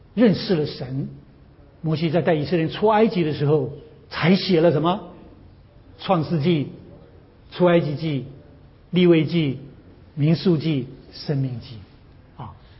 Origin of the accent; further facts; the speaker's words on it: China; 我们中国人也效法了